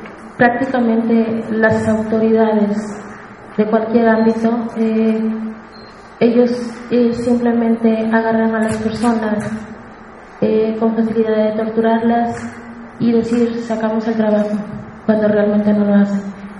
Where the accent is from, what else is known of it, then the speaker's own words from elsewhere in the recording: Veracruz, Mexico; Yo soy veracruzana y tengo 33 años.